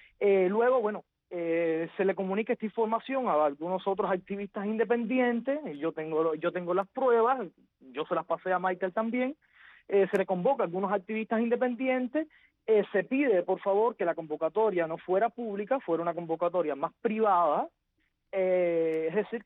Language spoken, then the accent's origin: Spanish; Villa Clara, Cuba; que como quiera que sea es de mi tierra, villaclareño.